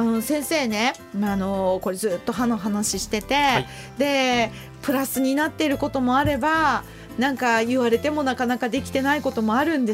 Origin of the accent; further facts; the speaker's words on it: Takamatsu, Kagawa, Japan; はい、高松出身です。